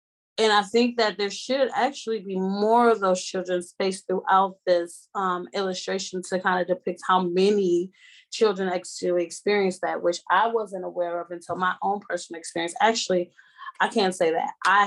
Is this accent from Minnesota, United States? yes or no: yes; St. Paul, Minnesota, United States; And I have been born and raised in the St. Paul metro area my entire life.